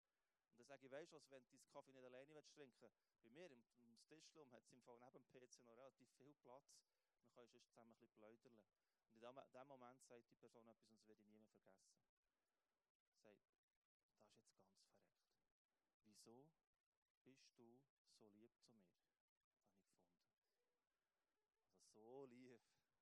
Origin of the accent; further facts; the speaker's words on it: Bern, Switzerland; now in Aargau, Switzerland; Ich bin Berner, es hat mich viel gekostet, meine Berner Schilder abzugeben und Aargauer Schilder zu montieren.